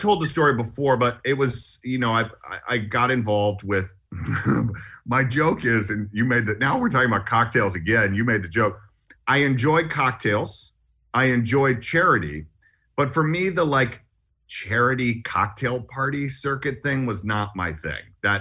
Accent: Atlanta, Georgia, United States; moved away; You know, I grew up in Atlanta and, you know, originally grew up rooting for the Braves. I ended up leaving when they started getting good

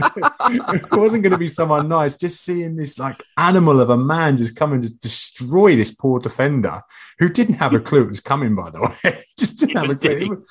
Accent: England, United Kingdom; Yeah, being English, I had to say that.

